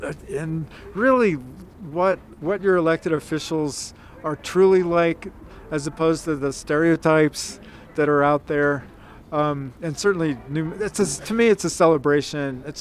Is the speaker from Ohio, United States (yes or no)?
yes; Ohio, United States; now in New Mexico, United States; I'm just so honored to be a state senator in New Mexico. I grew up in Ohio, as you know